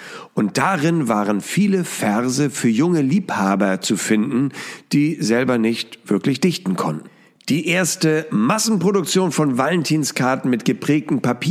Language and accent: German; Hamburg, Germany; ich komme aus Hamburg